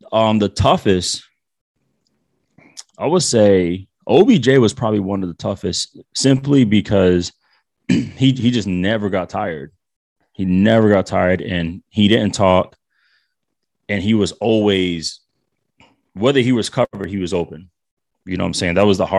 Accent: Rhode Island, United States; I'm from Rhode Island and nobody gonna come see me here.

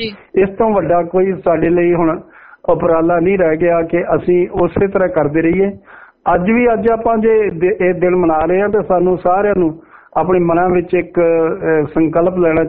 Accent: Amritsar, Punjab, India; ਮੈਂ ਅੰਮ੍ਰਿਤਸਰ ਨੂੰ ਬਿਲੋਂਗ ਕਰਦਾ। ਗੁਰੂ ਨਾਨਕ ਦੇਵ ਯੂਨੀਵਰਸਿਟੀ ਸਾਡੇ ਸ਼ਹਿਰ ਵਿਚ ਹੈ

